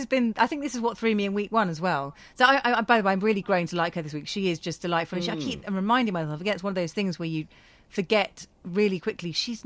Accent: Scotland, United Kingdom; traditionally fair skin, you know, I'm a Scot

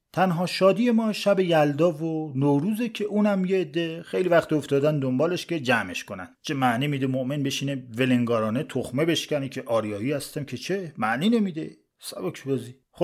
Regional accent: Iran; یعنی همین که تو ایران بزرگ شدیم، این جو روی ذهن و رفتار ما تأثیر خودش رو گذاشته

